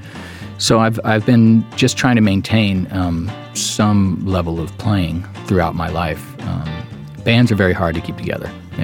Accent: San Francisco, California, United States; Growing up in the Bay Area, in San Francisco, you know, it's really diverse. It's really eclectic.

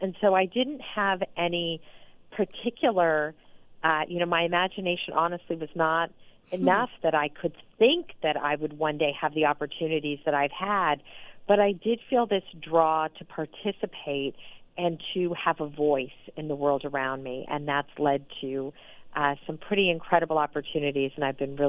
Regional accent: Sacramento, California, United States; I grew up here in Sacramento, and I grew up in a very vibrant Greek-American community. I also grew up in, it was a rural part of Sacramento County at the time.

